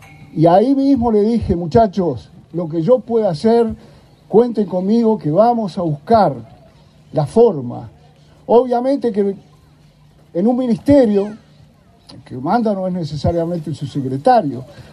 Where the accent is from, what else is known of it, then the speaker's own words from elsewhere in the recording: Santa Lucía, Canelones, Uruguay; moved away as an adult; nacido y criado en Santa Lucía fui, hasta los 19 años.